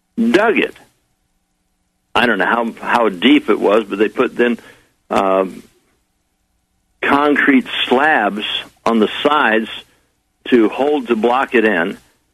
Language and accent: English; United States; I said, why not? I'm an American.